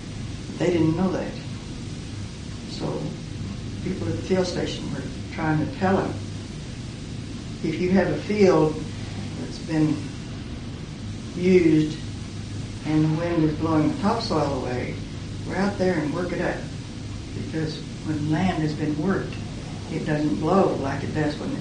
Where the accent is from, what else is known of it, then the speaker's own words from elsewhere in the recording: Oklahoma, United States; born there; I was born on May the 22nd, 1915, in Beaver County, Oklahoma.